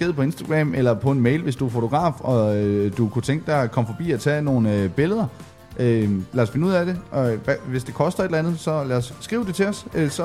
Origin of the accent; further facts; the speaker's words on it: North Denmark Region, Denmark; Nu er vi jo nordjyder.